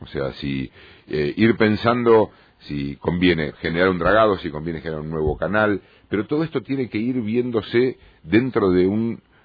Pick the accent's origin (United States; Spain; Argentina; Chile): Argentina; Mar del Plata, Buenos Aires Province; yo soy de una ciudad que es contratemporada, yo soy de Mar del Plata.